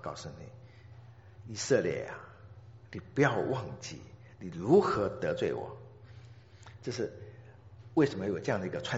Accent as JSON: {"language": "Chinese", "country": "China", "said": "一个图画是在我们中国人哈，我们中国有个阴阳观念哈，阴阳黑白。"}